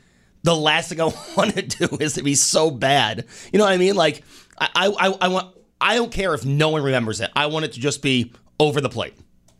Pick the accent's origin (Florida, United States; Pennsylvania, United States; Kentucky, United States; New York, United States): New York, United States; Syracuse; born there; I was born in Syracuse, so I do have a little bit of allegiance to the city of Syracuse.